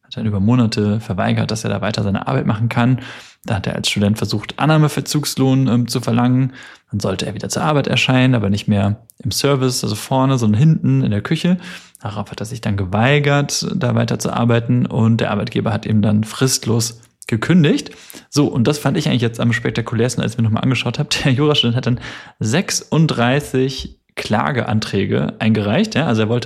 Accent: Hesse, Germany; wie man in meiner Heimat in Hesse sagt

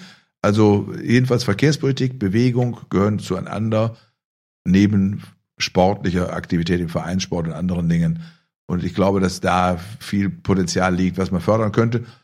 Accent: Bielefeld, North Rhine-Westphalia, Germany; Wenn ich in Bielefeld in meiner Heimatstadt in die Praxis fahre

